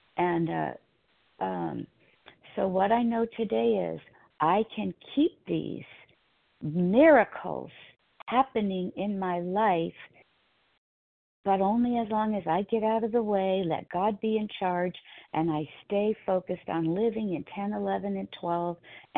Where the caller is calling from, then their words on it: California, United States; Southern California, Pacific time.